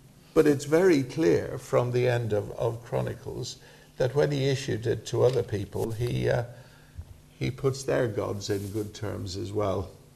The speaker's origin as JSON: {"language": "English", "country": "Ireland", "lives_now": "England", "said": "I'm Irish, you know, and I love living in England, and my family are all born here and everything. But I've got to go back and kiss the ground in Ireland once a year. Because it's home."}